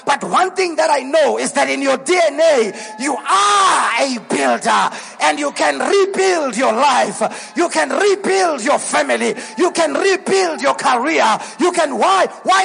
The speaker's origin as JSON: {"language": "English", "region": "Mpumalanga", "country": "South Africa", "said": "I am from Mpumalanga."}